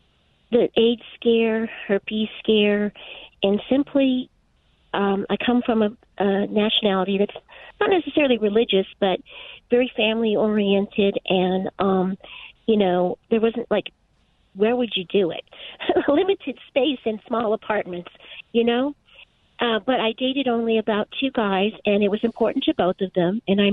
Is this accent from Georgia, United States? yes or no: no; Brooklyn, New York, United States; And I grew up in the 80s in New York City. Actually, I'm from Brooklyn